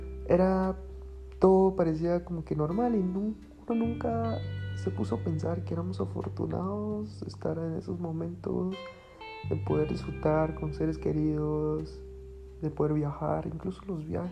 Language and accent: Spanish; Guatemala; Soy de Guatemala